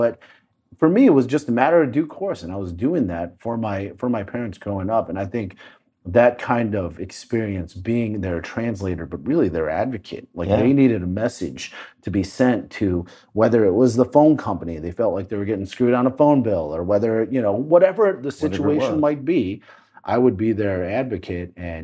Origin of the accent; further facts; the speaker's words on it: Bloomfield, Michigan, United States; Well, growing up in Michigan was interesting.